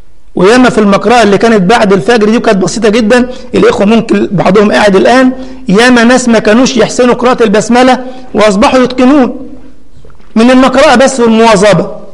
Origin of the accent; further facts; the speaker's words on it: Egypt; وكان ساعتها ربع جنيه زمان عندنا في مصر يعني.